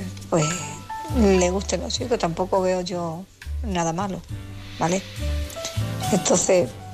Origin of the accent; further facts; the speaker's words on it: Badajoz, Extremadura, Spain; de Badajoz.